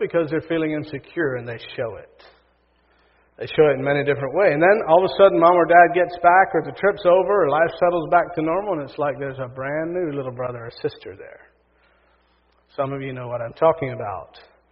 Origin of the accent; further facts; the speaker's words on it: Kentucky, United States; The other thing I would like to say is that I'm from Kentucky, not from here.